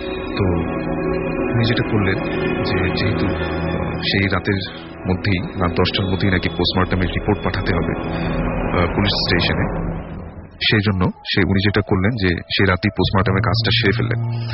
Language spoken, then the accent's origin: Bangla; Dhaka, Dhaka Division, Bangladesh; পুরান ঢাকা থেকে এসেছি